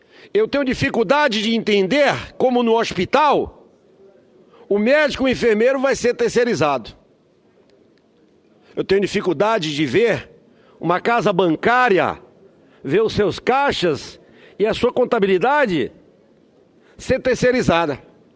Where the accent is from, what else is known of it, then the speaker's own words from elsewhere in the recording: Roraima, Brazil; eu me lembrei lá da minha terrinha, em Roraima, no interior de Roraima